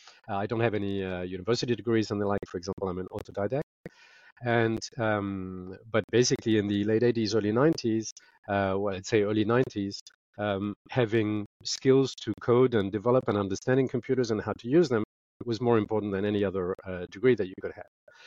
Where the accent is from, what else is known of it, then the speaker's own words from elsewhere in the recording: Paris, Île-de-France, France; also born or lived in London / Mauritius; multicultural individual by my origins. I was born in London. I grew up in Paris, but I also spent some time in my childhood in Mauritius because my mother was from Mauritius. And my father is New Zealand, and so I have this kind of very multicultural angle. I speak multiple languages